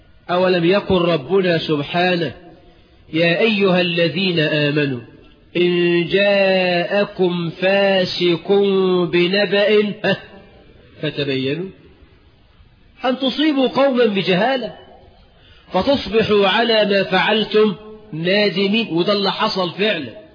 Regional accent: Egypt; أنا عارف مصريين كويس، أنا مصري

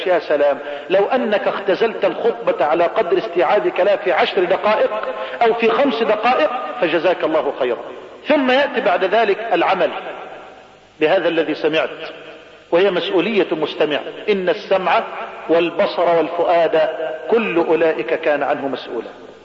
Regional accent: Egypt

